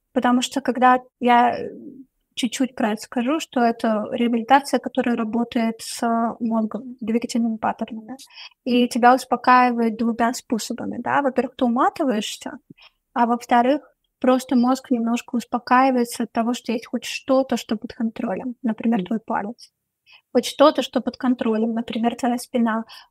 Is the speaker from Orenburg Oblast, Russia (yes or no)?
no; Moscow, Russia; И я ей просто сказала правду, что я из России, что я из Москвы.